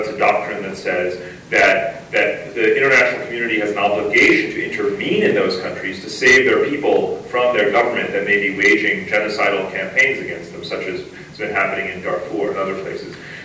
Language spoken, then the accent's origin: English; New York, United States; And being a New Yorker, I see this all the time because of our mayor, Michael Bloomberg